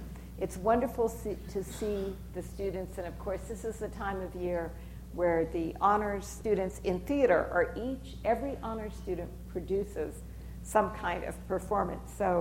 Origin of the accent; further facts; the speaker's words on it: Salina, Kansas, United States; I grew up in Kansas, in Salina. So every time we had a family vacation, we came to Denver and we stayed in the Bugs Bunny Motel, which is still here